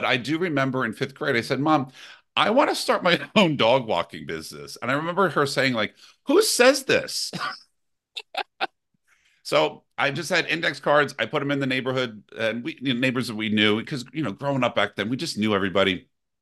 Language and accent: English; Brick, New Jersey, United States; but I practiced in my hometown in Brick, New Jersey.